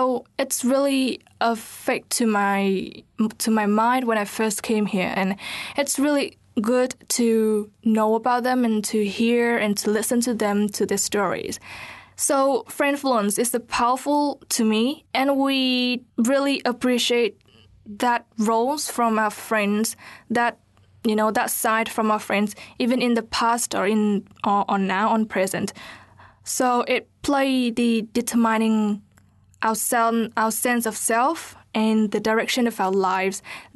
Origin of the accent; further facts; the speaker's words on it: Vietnam; English is a second language; now in New Zealand; I compare spring here in New Zealand and to my season back in Vietnam in my hometown.